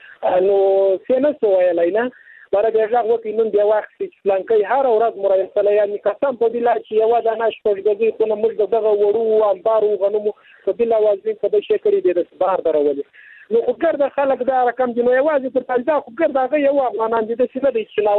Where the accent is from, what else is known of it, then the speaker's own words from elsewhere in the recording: Helmand, Afghanistan; د هلمند ولایت څخه یم.